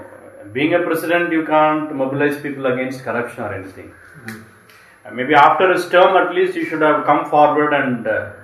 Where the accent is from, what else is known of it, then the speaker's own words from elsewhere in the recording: India; born there; moved away; also born or lived in Australia / New Zealand; No, I was born in India.